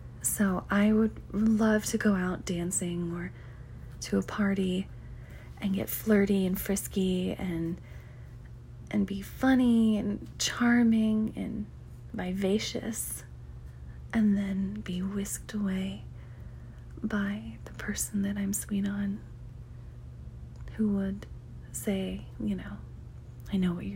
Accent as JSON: {"language": "English", "country": "United States", "said": "I think that as an American, it's easy to just sort of get lost in your own country"}